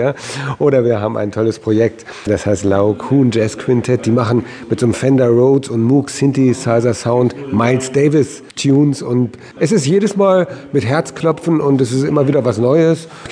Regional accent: Harz, Germany; born there; Ich bin ja auch im Harz geboren und so.

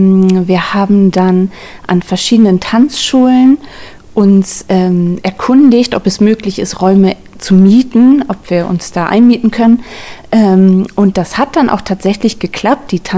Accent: Wittstock, Brandenburg, Germany; born there; moved away as an adult; also born or lived in Hamburg; Ich komme gebürtig aus Wittstock

